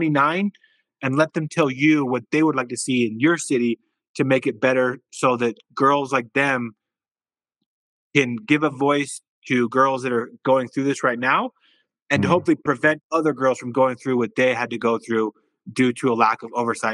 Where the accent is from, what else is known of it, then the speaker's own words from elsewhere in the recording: United States; now in Wyoming, United States; I'm very aware that I am an American male who visits Colombia but lives in Wyoming.